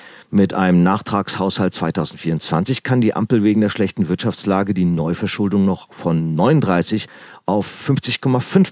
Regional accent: Frankfurt, Hesse, Germany; Eher Ebbelweih, ehrlich gesagt, als Frankfurter Bub.

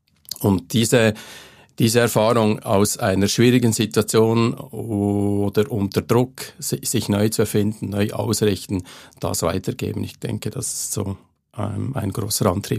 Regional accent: Grenchen, Solothurn, Switzerland; Wir hatten bei uns in Grenchen, wo ich aufgewachsen bin, Entlassungen innerhalb kürzer Zeit

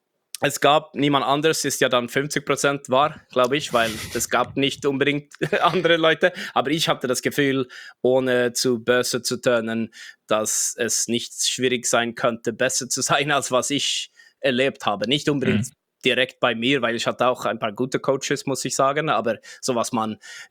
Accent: Jönköping, Jönköping County, Sweden; German is a second language; also born or lived in Gothenburg; ich bin in Jönköping aufgewachsen, bin dann umgezogen nach Göteborg mit 23

